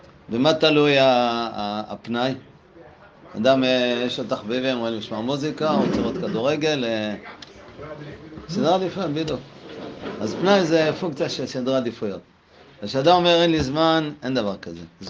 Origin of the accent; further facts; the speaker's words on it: Bnei Brak, Tel Aviv District, Israel; אני זוכר בתור ילד בשכונה שהגרתי בבני ברק